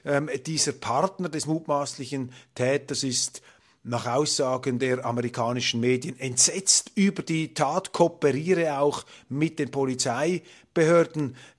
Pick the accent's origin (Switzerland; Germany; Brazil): Switzerland; Ich habe mich natürlich als Schweizer zurückgehalten, etwas mit Ratschlägen. Wir mischen uns nicht ein, maximal invasiv ins innenpolitische Geschehen anderer Länder. Aber es ist vielleicht interessant, auch aus deutscher Perspektive hier etwas live einmal eine Schweizer Sicht zu hören. Denn wir Schweizer